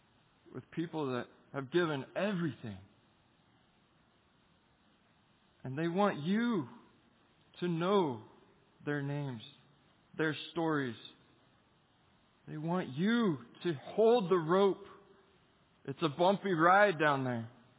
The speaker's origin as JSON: {"language": "English", "country": "United States", "said": "And as an American, they wouldn't let me further on."}